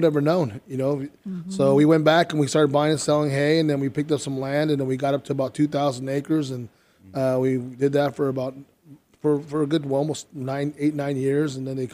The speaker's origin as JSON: {"language": "English", "town": "Parker", "region": "Arizona", "country": "United States", "tie": "born or raised there", "said": "Yeah, I'm from the Colorado River Indian Tribes. I was born and raised here in Arizona. I grew up working on farms as a kid, and I've been here all my life."}